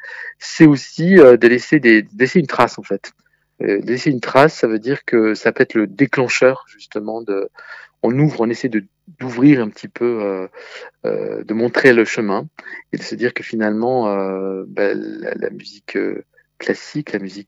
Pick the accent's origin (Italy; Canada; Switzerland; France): France; Albi, Occitanie; Moi-même, je suis né à Albi, je suis albigeois. Évidemment, je n'habite plus Albi